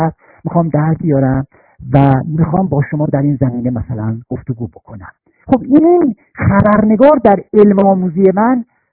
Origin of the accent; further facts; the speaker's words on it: Tabriz, East Azerbaijan, Iran; من در واقع بچه محله بودم، در آغوش محله در شهر، در محله و شهر تبریز مشارکت داشتم، از همون نوجوانی